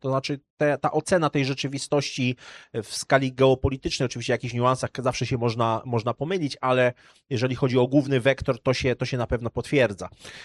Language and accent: Polish; Częstochowa, Silesian Voivodeship, Poland; Ja się nie wywodzę z jakichś salonów i tak dalej, wywodzę się z Częstochowskiego Rakowa, robotniczej dzielnicy